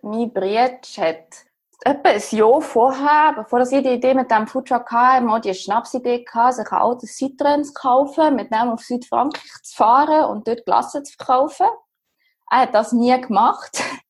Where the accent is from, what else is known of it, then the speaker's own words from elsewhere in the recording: Germany; now in Switzerland; mein Background ist, dass ich seit jetzt mittlerweile 15 Jahren in der Schweiz lebe. Ich bin ursprünglich aus Deutschland. Mein Vater ist Franzose.